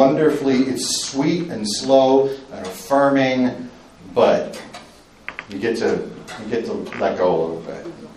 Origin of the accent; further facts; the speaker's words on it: Deep South, United States; And I grew up in the Deep South, and I learned it down there.